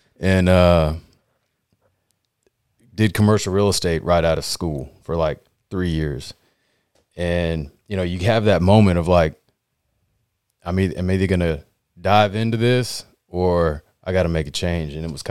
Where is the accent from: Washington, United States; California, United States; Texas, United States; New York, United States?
Texas, United States; Texas City; Yeah, I grew up in Texas City.